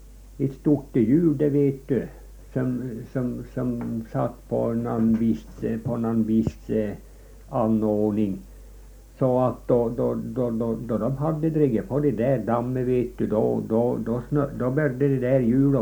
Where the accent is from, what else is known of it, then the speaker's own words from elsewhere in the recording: Stensjö, Sweden; born there; Men då bodde ju jag på Sten, jag är ju född på Stensjö